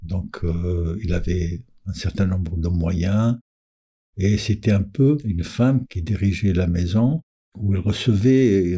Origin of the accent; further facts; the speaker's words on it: Mansoura, Bordj Bou Arréridj, Algeria; J'ai grandi à Mansoura. On appelle ça Fadderf. Fadderf, c'est le bourg en berbère. C'est un petit village qui est un peu sur les montagnes, parce qu'on choisissait toujours en Kabylie des lieux où on peut voir l'ennemi arriver